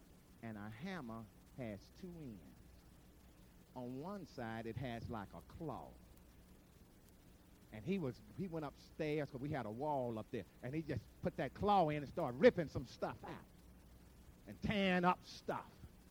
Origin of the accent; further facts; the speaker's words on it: Liberal, Kansas, United States; Growing up in Liberal, that was like a sin to not be happy.